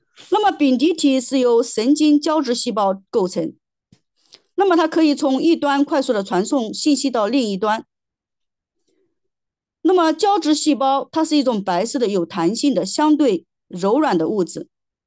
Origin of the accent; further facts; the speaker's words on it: China; 我们中国人很多的人都认为外形看起来像身体的某一个部分